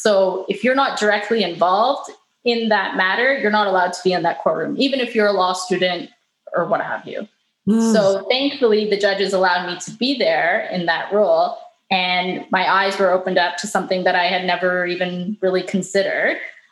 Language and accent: English; Canada; I realized I'm an outsider from Canada coming to this African nation.